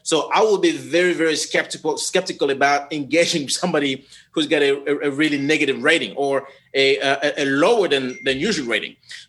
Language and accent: English; DR Congo; I'm originally from the Congo, right?